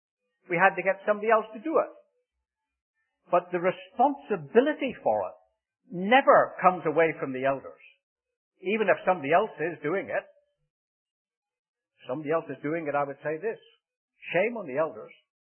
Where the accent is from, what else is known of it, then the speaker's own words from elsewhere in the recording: Northern Ireland, United Kingdom; For I was brought up in Northern Ireland.